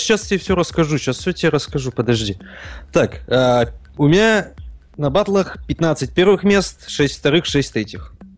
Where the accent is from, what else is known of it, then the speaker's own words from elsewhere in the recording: Usolye-Sibirskoye, Irkutsk Oblast, Russia; Я как бы из Усолья Сибирского, как и тут же Федя